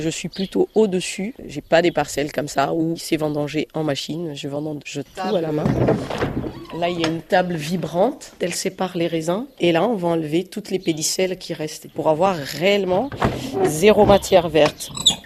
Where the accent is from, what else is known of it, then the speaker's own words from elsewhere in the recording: Guinea-Bissau; Donc, je suis née en Guinée-Bissau. J'ai grandi en Guinée-Bissau.